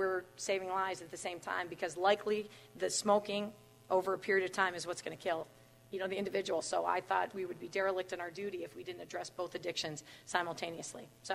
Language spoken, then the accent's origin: English; New York, United States; I'm from Chemung County, by the way, so I love the twang when I come from Buffalo.